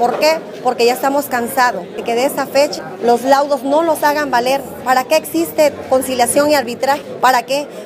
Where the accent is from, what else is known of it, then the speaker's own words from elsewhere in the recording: Alvarado, Veracruz, Mexico; soy de Alvarado, de Veracruz. Vinimos a manifestarnos de Alvarado.